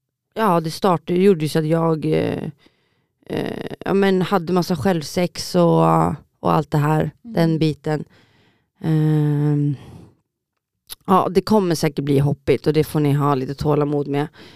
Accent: Uppsala, Uppsala County, Sweden; born there; Jag föddes då 93 i Uppsala. Akademiska sjukhuset.

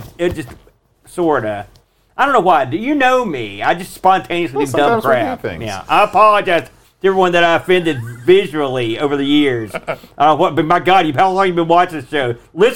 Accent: United States; By the way, I'm an American. You're an American.

